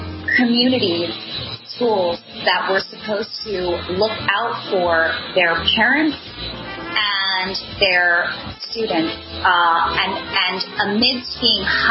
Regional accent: Manhattan, New York, United States; I was born and raised in Manhattan, and can no longer stand what's going on outside of my window.

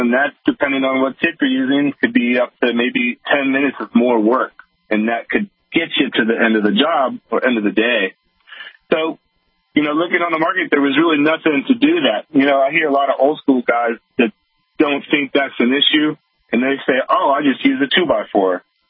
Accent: San Francisco, California, United States; We're out of the Bay Area, born and raised in San Francisco.

